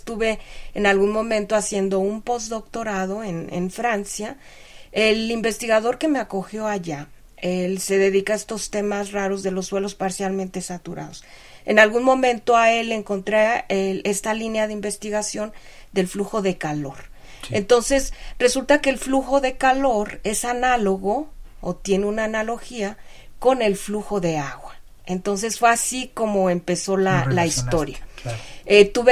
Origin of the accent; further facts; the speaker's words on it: Veracruz, Mexico; now in Mexico City, Mexico; Yo soy veracruzana, llegué a la Ciudad de México a estudiar estudios de posgrado